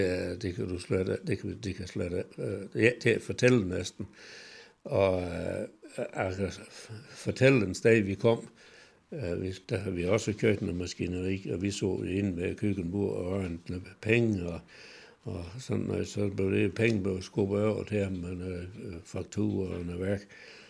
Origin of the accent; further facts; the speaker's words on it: Vildbjerg, Central Denmark Region, Denmark; jeg kommer fra Vildbjerg, det er der, hvor der er Vildbjerg-kub.